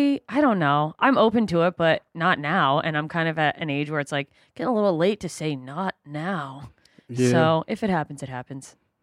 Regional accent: the South, United States; Dude, I grew up in the South.

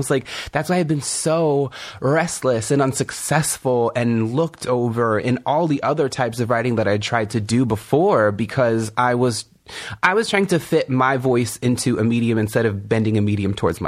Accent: California, United States; And I'm from the Kumeyaay Nation in Southern California, and one of the cornerstones of our traditional music are these things called the bird songs, and they are epic song cycles.

